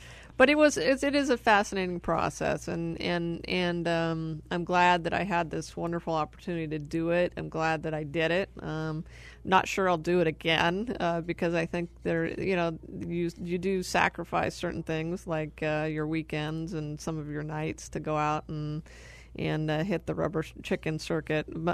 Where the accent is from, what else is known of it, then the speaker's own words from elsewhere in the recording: Prescott, Arizona, United States; Well, you know, I was born and raised in Prescott, Arizona, so I'm a native Arizonan from up north. And I went to Prescott High School, came down here to Arizona State University